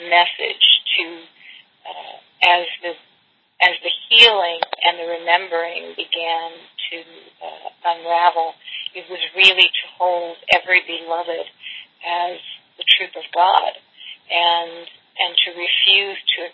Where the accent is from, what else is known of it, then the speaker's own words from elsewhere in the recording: Belgium; moved away; And we came from Belgium, immigrated